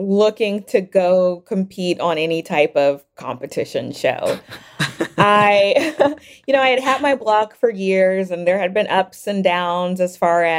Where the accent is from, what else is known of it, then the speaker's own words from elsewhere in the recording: Louisiana, United States; I'm from Louisiana, so of course, that's where I started.